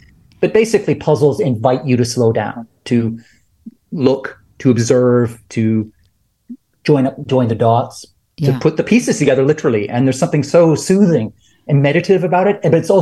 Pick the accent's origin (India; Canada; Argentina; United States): Canada; Because that's how you spell it in the U.S. Because I'm Canadian, right?